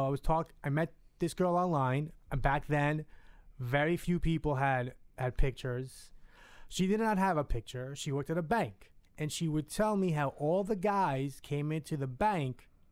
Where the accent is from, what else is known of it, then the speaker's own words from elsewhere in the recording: New Jersey, United States; I was from North Jersey. I lived in Hudson County.